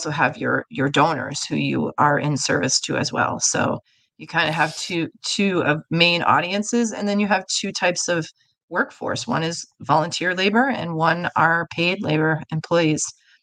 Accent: Boston, Massachusetts, United States; moved away; I am from Boston originally, but I've been here for 22 years.

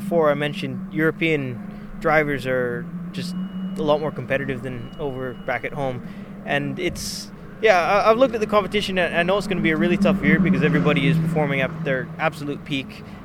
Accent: Calgary, Alberta, Canada; I'm from Calgary, Canada, and I'm 17 years old.

